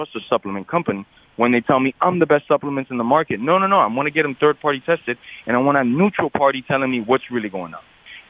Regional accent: Miami, Florida, United States; I'm a Latin person. You know, I'm a minority in this country. Growing up in Miami, I wasn't maybe the biggest minority

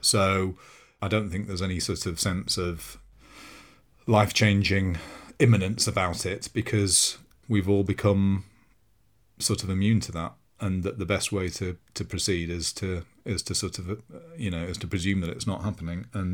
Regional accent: London, United Kingdom; As a Londoner, I'd go to Chelsea or Tottenham games and I'd never experienced anything like it.

